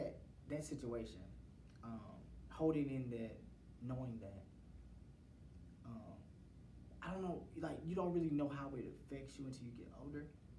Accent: St. Louis, Missouri, United States; It was in Chicago. I'm from St. Louis, but it was in Chicago.

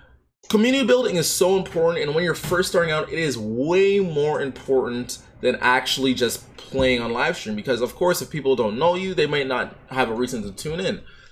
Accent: Toronto, Ontario, Canada; I'm from Canada, Toronto, Ontario.

